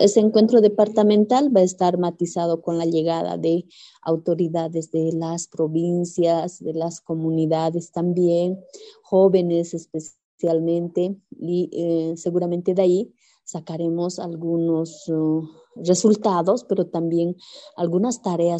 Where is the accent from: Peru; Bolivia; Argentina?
Bolivia; todo el apoyo que hemos recibido también como bolivianas y como bolivianos